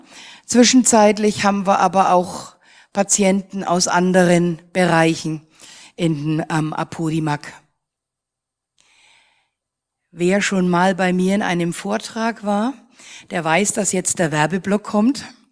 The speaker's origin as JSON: {"language": "German", "region": "Bavaria", "country": "Germany", "said": "wie schön, dass das geklappt hat und ich als Franke mal wieder oben bei euch sein darf"}